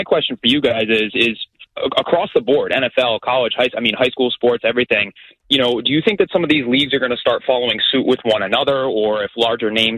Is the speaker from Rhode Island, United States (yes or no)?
yes; Rhode Island, United States; I'm from Rhode Island and, you know, as a coach and a teacher around